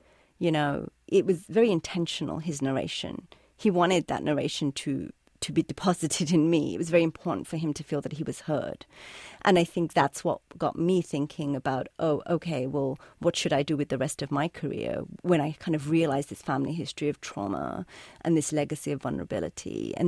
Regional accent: England, United Kingdom; I grew up in England, had a totally different life, was very disconnected from my family history of tragedy

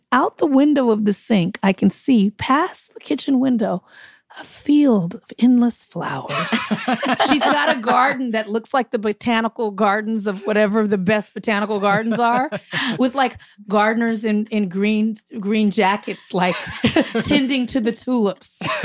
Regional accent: Compton, California, United States; And I'm from Compton. I'm from the city. I'm a city girl.

